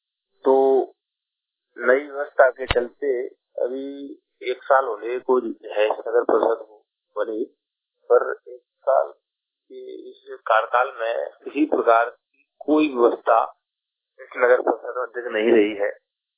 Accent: Bairad, Madhya Pradesh, India; मैं बैराड जिला शिवरी मध्य प्रदेश का रहने वाला हूँ।

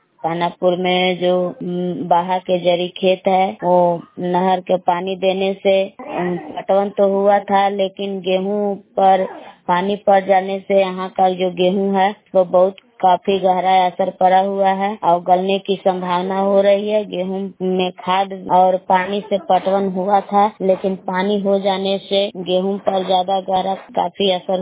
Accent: Balam, Bihar, India; ग्राम बलाम जिला कैमूर बबुआ के निवासी हूँ।

